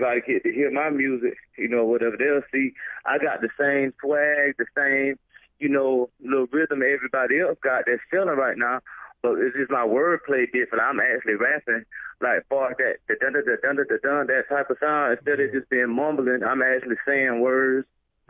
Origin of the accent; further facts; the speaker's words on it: Georgia, United States; As soon as I start talking, they be like, you ain't from here. Where are you from? And I be like, I'm from Georgia.